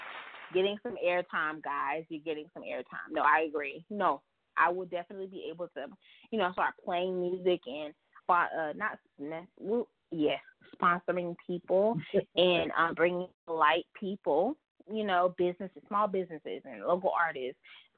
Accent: Charlotte, North Carolina, United States; I'm from Charlotte, North Carolina.

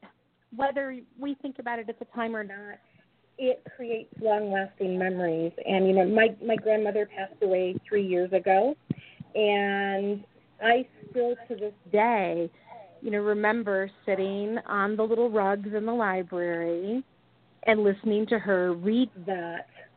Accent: Michigan, United States; I can honestly say I was probably the same way growing up in Michigan.

